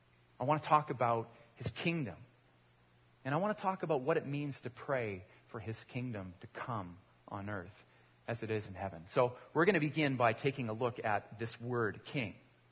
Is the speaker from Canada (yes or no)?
yes; Canada; Now, growing up in Canada, if you're like me, you might be able to conclude that you're somewhat of an expert on kings and queens